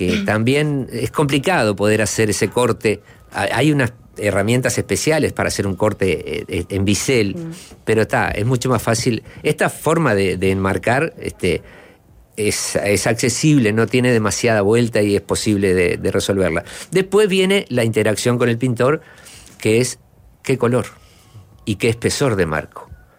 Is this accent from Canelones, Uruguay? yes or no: yes; Pando, Canelones, Uruguay; En Pando somos los canarios, somos pocos